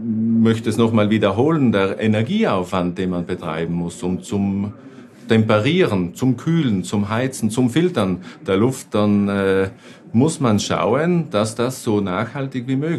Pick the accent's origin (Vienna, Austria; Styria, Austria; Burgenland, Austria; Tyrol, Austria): Tyrol, Austria; Man hört es vielleicht ein bisschen. Ich bin kein typischer Deutscher. Ich bin auch kein Österreicher, aber zumindest ein Tiroler.